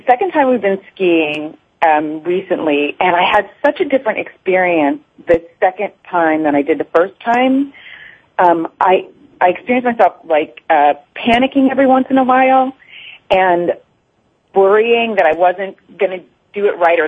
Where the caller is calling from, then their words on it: Yonkers, New York, United States; I'm calling from Yonkers, New York.